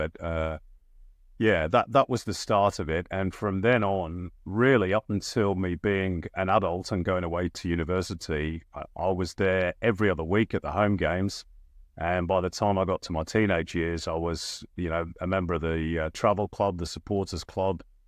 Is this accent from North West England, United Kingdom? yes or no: yes; Manchester, North West England, United Kingdom; I'm from Manchester